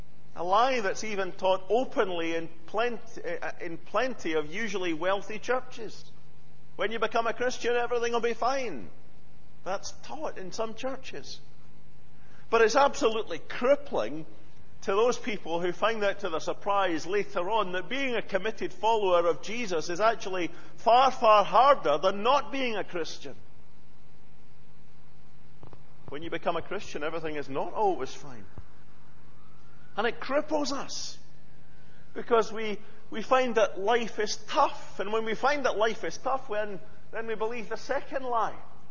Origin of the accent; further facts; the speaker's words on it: Scotland, United Kingdom; I know it's partly because we're Scottish and we don't talk about these kind of things very much, especially if we're men.